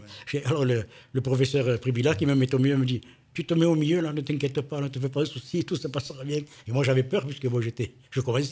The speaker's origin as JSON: {"language": "French", "town": "Cagnac-les-Mines", "region": "Occitanie", "country": "France", "tie": "born there", "said": "moi, je suis né en France. Moi, voilà. Je suis né à Cagnac-les-Mines, moi."}